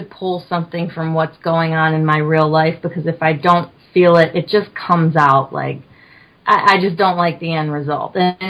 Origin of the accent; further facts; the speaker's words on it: Chicago, Illinois, United States; also born or lived in Nashville; I was actually born in Nashville, and then I was raised, we actually moved to Chicago when I was seven